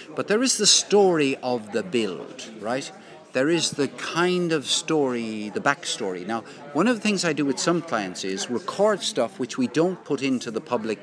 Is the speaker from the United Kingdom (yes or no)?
no; Limerick, Munster, Ireland; born there; now in Cork, Ireland; I live in Cork, but I actually was born in this city. I was born